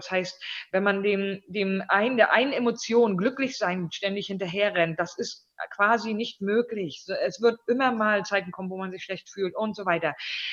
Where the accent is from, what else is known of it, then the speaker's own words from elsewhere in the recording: Northern Germany, Germany; now in Berlin, Germany; Ich weiß nicht, ob man das hört aus meinem Dialekt oder irgendwie, aber ich komme von der Küste. Ne? Das heißt, meine Familie sind Fischerleute, mein Großvater, mein Vater. Und ich bin quasi am Wasser groß geworden